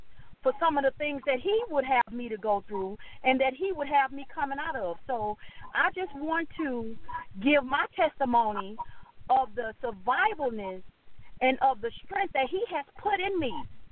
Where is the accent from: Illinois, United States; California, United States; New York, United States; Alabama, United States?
Illinois, United States; Troy; I'm from Troy, Illinois